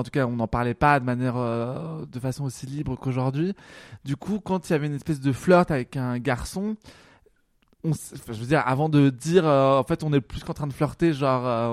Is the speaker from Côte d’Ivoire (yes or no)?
no; Paris, Île-de-France, France; Après, j'ai grandi à Paris.